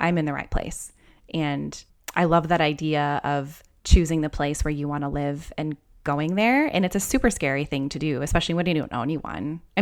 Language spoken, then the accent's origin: English; Minneapolis, Minnesota, United States; now in Australia; I'm from Minneapolis, Minnesota.